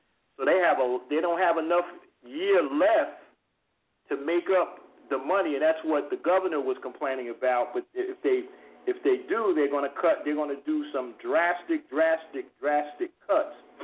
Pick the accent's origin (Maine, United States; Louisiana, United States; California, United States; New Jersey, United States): New Jersey, United States; Newark; Because when I grew up in Newark, you didn't go downtown to shop. You shopped in your neighborhood.